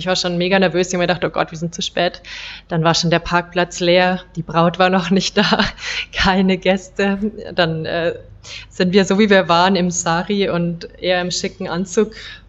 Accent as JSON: {"language": "German", "region": "Bavaria", "country": "Germany", "said": "ich komme aus Bayern"}